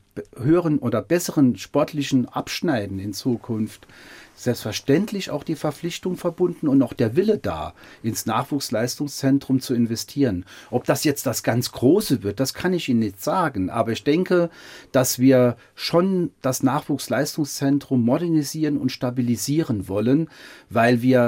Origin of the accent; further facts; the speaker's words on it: Neunkirchen, Saarland, Germany; born there; Ich bin 1966 in Neunkirchen geboren, als Sohn von italienischen Einwanderern. Mein Vater war ein Hüttenarbeiter und lebt bis heute noch in Neunkirchen mit meiner Mutter.